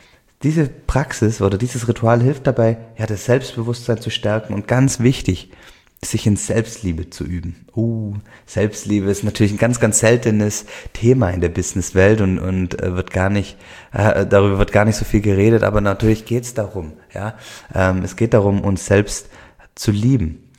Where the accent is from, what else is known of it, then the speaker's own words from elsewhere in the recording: Baden-Württemberg, Germany; accent: Swabian; Ich komme aus dem Schwäbischen, hört man wahrscheinlich hier im Podcast immer wieder, den schwäbischen Dialekt.